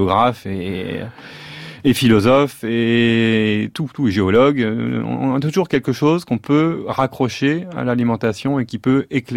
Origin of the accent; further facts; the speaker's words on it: Paris, Île-de-France, France; j'ai pas grandi au Vietnam, j'ai grandi à Paris